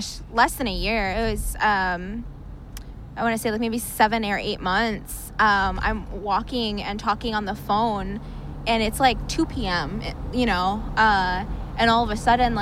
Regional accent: Phoenix, Arizona, United States; I mean, because I'm from Phoenix, so it's not like this is like completely like foreign to me or anything.

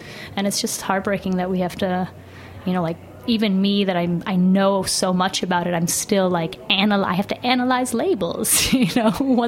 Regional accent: New York, United States; growing up in New York, we're exposed to so much food

